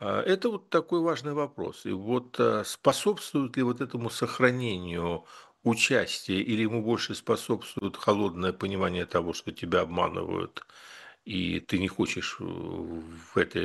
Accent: Kyiv, Ukraine; Я же киевлянин

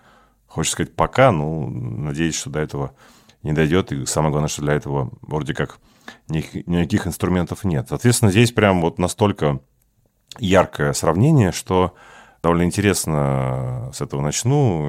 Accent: Saint Petersburg, Russia; я ленинградец, у меня есть медаль, рожденная в Ленинграде, петербуржец в третьем поколении

